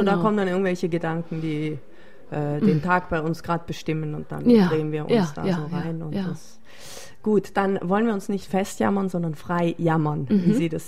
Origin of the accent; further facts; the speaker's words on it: Trentino-Alto Adige, Italy; Jetzt sage ich Ihnen was als Südtirolerin